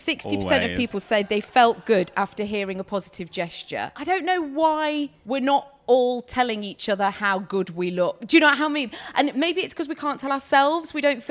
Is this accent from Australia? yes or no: no; United Kingdom; especially if we're very British. We don't know what to do.